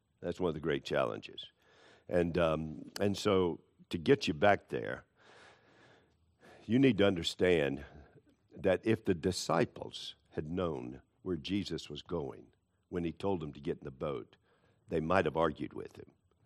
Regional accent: Charlotte, North Carolina, United States; When I was growing up in Charlotte, "Don't go on the other side of Independence Boulevard.

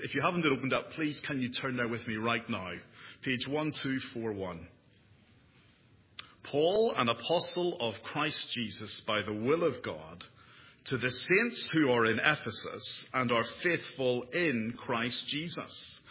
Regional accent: Ireland; As you probably gathered, I'm not from round here, and I come from Ireland.

